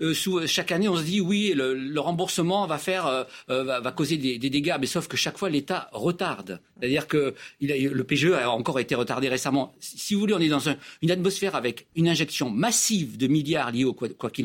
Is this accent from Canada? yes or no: no; south of France, France; dans ma région natale du sud de la France